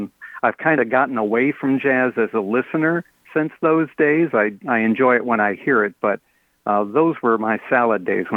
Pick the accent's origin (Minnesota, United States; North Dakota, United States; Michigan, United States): Michigan, United States; Albion; I grew up in the Albion Concord area near Jackson, and there was a little radio station in Albion.